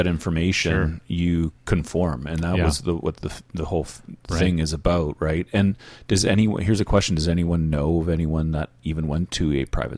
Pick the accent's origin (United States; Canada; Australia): Canada; Stoney Creek, Ontario; No. We are from Lower Stony Creek, dude. We're not from the upper